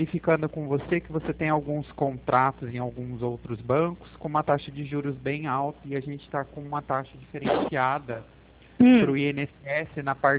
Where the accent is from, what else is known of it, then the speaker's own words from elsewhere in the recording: Pirassununga, São Paulo, Brazil; Eu sou de Pirassununga.